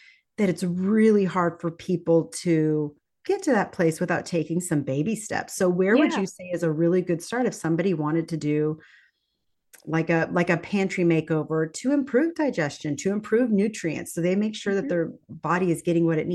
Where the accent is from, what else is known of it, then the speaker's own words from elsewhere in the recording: Texas, United States; We're a Texan family. We do chips and salsa.